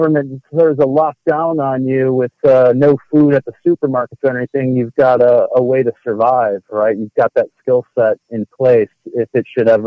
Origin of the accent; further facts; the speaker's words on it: Michigan, United States; I grew up in Michigan. My dad was a outdoorsman. He hunted pheasant and white-tailed deer.